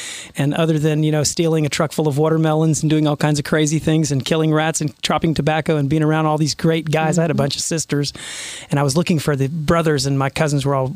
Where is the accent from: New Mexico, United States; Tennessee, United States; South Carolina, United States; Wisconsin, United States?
South Carolina, United States; Isle of Palms; I was born on the Isle of Palms and some 54 years ago, almost to the day. And I have great memories of growing up on an island